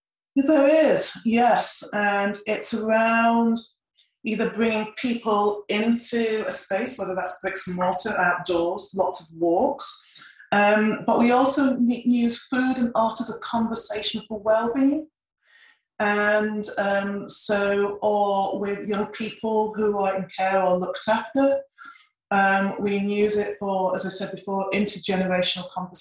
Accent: Yorkshire and the Humber, United Kingdom; So I'm from Yorkshire. So if people don't know that, it's a northern part of England. It doesn't mean much, but it's a mining town, or a mining city, actually. It was a mining city until the mines got closed down.

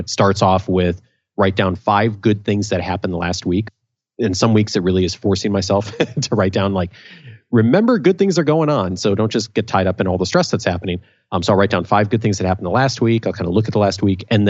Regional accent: Naperville, Illinois, United States; When I grew up in Naperville, a suburb of Chicago.

